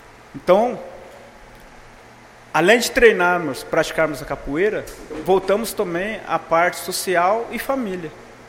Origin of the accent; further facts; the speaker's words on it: Marília, São Paulo, Brazil; now in Garça, Brazil; Eu saí de Marília, cheguei aqui em Garça, constituí família, pude me formar, pude estudar, me formar, pude me profissionalizar